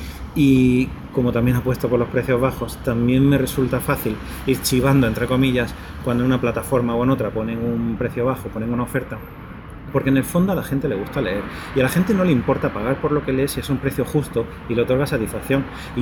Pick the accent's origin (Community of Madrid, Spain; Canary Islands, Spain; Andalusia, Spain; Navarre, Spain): Andalusia, Spain; Almería; Y yo siempre digo, lo primero, que soy de Almería.